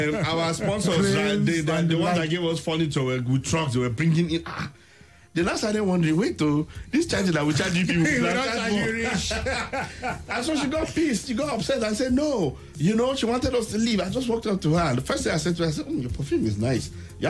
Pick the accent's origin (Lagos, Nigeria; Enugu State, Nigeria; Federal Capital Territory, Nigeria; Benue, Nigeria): Federal Capital Territory, Nigeria; Abuja; I said, no, I'm from Abuja.